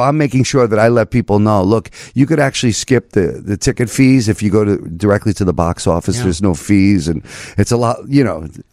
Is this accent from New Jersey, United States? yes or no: yes; New Jersey, United States; So I was a wild teenager, to say the least, growing up in New Jersey.